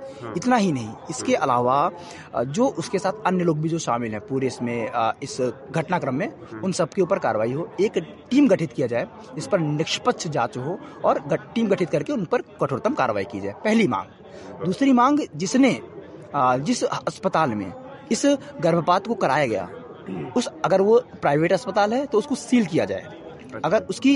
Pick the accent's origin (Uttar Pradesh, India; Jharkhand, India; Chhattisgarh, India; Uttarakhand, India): Uttar Pradesh, India; Patti; क्योंकि मैं पट्टी नगर का निवासी हूँ, मैं मेला ग्राउंड का निवासी हूँ